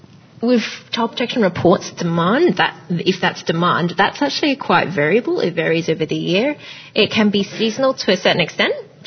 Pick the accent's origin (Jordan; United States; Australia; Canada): Australia; Sydney, New South Wales; because we're from Sydney